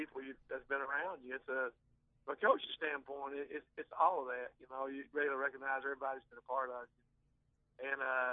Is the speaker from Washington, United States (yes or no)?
no; Ages, Kentucky, United States; yeah, I'm from Harlan County. I grew up in Ages, a little community, Ages Brookside, coal mining was the life around there for everybody.